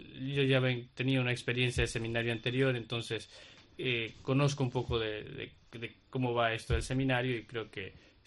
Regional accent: Ecuador; Yo soy de Ecuador, entonces eso también me hace sentir un poco en casa, ¿no?

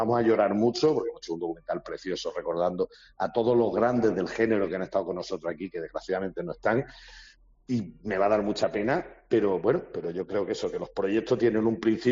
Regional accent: Arenas de San Pedro, Castile and León, Spain; los cines de mi pueblo natal, de Arenas San Pedro, donde yo veía cine de pequeño, las películas que veíamos en los 70 y los 80.

